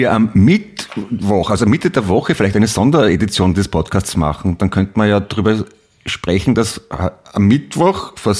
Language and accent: German; Vienna, Austria; born there; Ich bin im alten AKH geboren. Also dort wo jetzt die Biergärten sind. Ja, genau. Das ist, sagt ja schon alles. Apropos geboren, ich wurde geboren Anfang Juli.